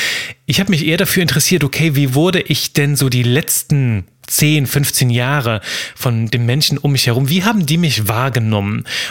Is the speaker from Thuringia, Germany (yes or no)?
no; Aachen, North Rhine-Westphalia, Germany; Ich war Aachener